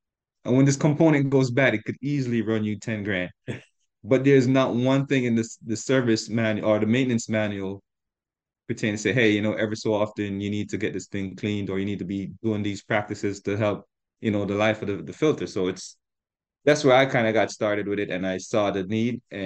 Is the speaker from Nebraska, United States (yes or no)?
no; New York, United States; I was the guy from Long Island he was talking about.